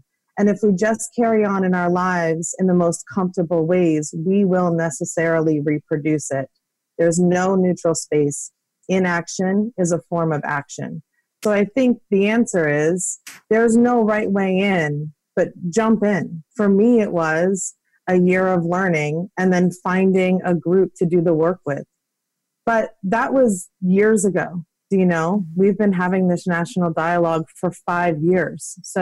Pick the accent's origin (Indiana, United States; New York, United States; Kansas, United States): New York, United States; New York City; You know, as I mentioned, growing up in New York City, seeing racism doesn't mean that you get racism.